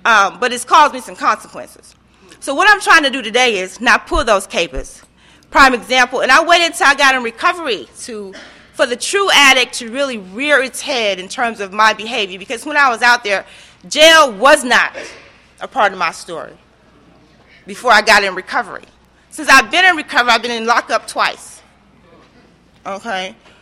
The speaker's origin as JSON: {"language": "English", "region": "New York", "country": "United States", "said": "I'm from New York, by the way. So don't get stuck on anything that's the outer shell of me, okay, how I talk or any of that. Because when I get real nervous, the New Yorker really going to come out"}